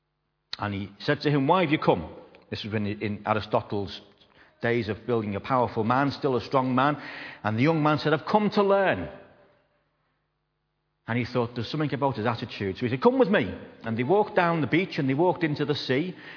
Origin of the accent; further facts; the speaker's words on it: Liverpool, North West England, United Kingdom; I'm a Scouser amongst Scousers. If you ain't a Scouser, excuse me, but I'm a Scouser amongst Scousers.